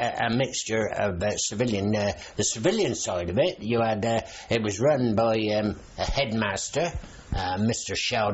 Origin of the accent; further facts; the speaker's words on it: Lymington, South East England, United Kingdom; born there; he came to Lymington to settle down. And that's where I was born, about 2 months after we came from the Isle of Wight.